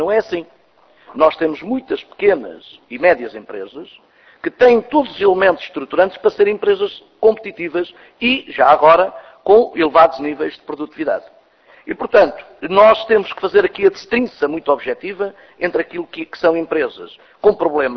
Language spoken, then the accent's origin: Portuguese; Castelo Branco, Portugal; Eu venho de um distrito do interior, venho do distrito de Castelo Branco